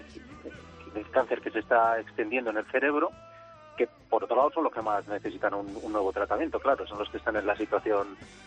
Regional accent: Spain; y es que soy un español de un equipo del CENIO

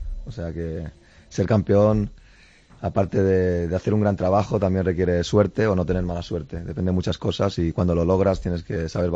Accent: Balearic Islands, Spain; Yo soy español, me considero español, soy también mallorquín, y pronto celebraré mi título en mi isla donde nací.

